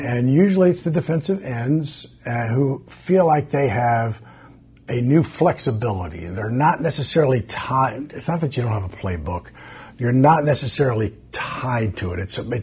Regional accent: Virginia, United States; So I'm from Virginia. So I grew up.

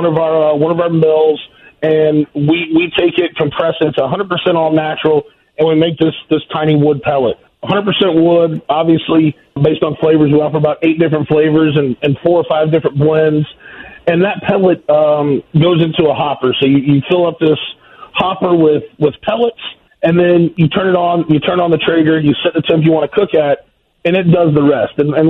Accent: Lakeland, Florida, United States; I'm going to be here in my hometown of Lakeland, Florida.

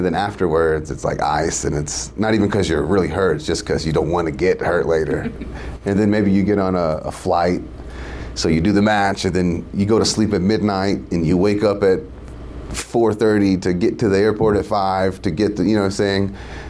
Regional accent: Kentucky, United States; And I grew up in Kentucky. We walk around with no shoes a lot.

